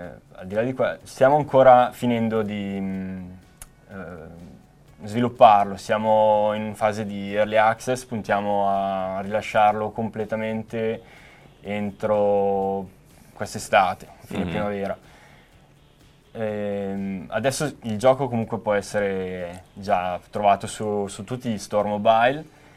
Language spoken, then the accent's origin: Italian; Bergamo, Lombardy, Italy; Ci chiamiamo Earthbeat Interactive e siamo basati a Piacenza, però ci sono io che vengo da Bergamo